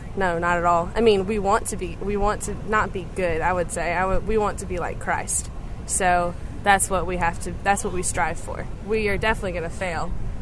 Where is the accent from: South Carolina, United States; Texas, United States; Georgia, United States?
South Carolina, United States; Greenville; Greenville, South Carolina.